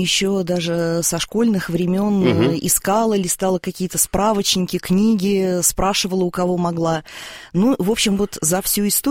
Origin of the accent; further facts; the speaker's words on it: Moscow, Russia; Я не из Тамбова, я из Москвы.